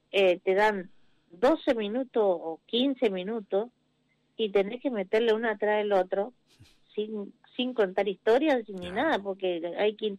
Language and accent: Spanish; Villa Ángela, Chaco, Argentina; yo nací en Villa Verde, Chaco. Sí. Pero me crié en Villa Ángela, hice toda mi escuela primaria, mi estudio de música, me recibí de profesora de música, terminé secundario, todo en Villa Ángela.